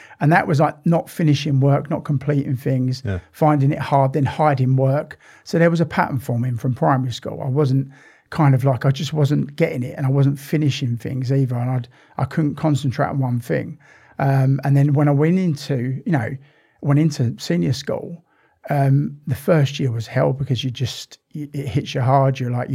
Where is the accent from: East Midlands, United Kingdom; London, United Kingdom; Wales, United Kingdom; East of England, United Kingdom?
London, United Kingdom; Romford; also born or lived in East Ham / Hornchurch; I was born in East Ham, sort of like we moved from East Ham to Romford. So about, you know, 2 or 3 years old. So most of my life lived in Romford, then Hornchurch, around the Hornchurch area